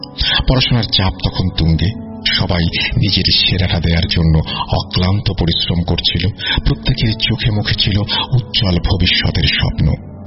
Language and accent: Bangla; Chittagong, Chittagong Division, Bangladesh; আমি মূলত চট্টগ্রামের বাসিন্দা। আমার প্রাতিষ্ঠানিক পড়াশোনা এবং বেড়ে ওঠা দুটোই সেখানে।